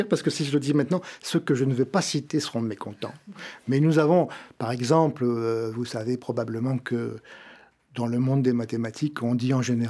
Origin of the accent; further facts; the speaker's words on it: Lille, Hauts-de-France, France; born there; je suis né à Lille, pas d'étoiles